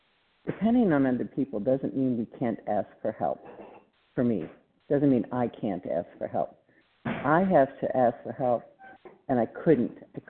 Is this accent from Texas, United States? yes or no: yes; Texas, United States; from Texas, but I'm calling from Ohio today.